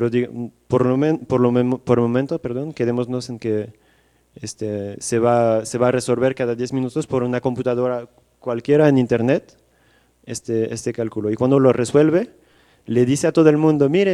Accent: France; now in Mexico; Yo soy de Francia y en mi país para todo, cualquier torta, cualquier chicle, la gente paga con tarjeta de crédito.

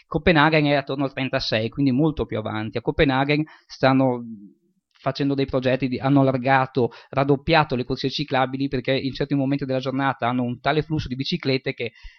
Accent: Udine, Friuli-Venezia Giulia, Italy; Io, insomma, vengo da Udine, ho vissuto gran parte, nel mio percorso nomade, ho vissuto almeno 12 anni a Udine come residente

